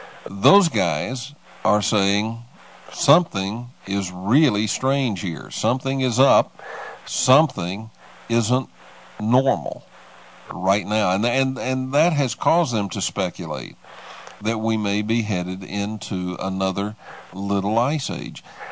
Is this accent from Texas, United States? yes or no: yes; Dallas, Texas, United States; Well, you know, I grew up in Tornado Alley. I grew up in Dallas, Texas.